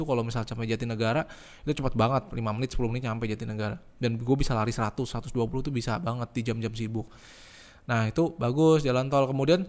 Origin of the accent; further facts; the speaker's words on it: Bekasi, West Java, Indonesia; gue dari Bekasi suka lewat Kalimalang ya